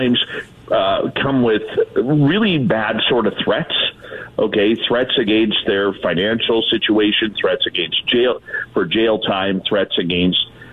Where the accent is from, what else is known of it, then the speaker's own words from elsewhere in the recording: Canada; Well, I don't really know how the American system works, Walter, being Canadian.